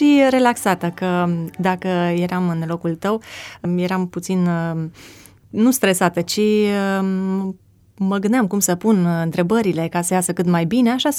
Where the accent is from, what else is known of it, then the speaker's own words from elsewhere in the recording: Bukovina, Romania; born there; mi-a oferit șansa să mă nasc în locul în care m-am născut, adică în Bucovina, mai exact, foarte aproape de granița cu Ucraina, într-un loc deosebit.